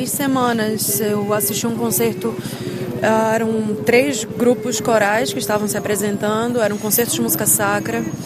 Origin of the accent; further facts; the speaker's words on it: Brazil; Eu sou brasileira e a gente teve um incêndio histórico como esse há pouco tempo no Museu Nacional.